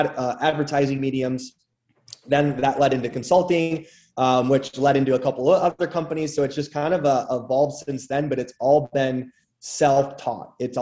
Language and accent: English; Racine, Wisconsin, United States; now in Milwaukee, United States; I moved, I'm from Racine, Wisconsin. So I moved to the big city, Milwaukee, Wisconsin